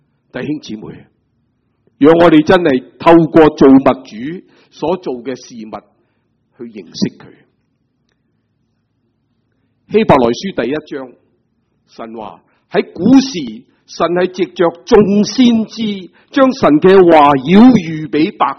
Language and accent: Chinese; Guangdong, China; 所以我们广东人最惨食的那个饭就是煲仔饭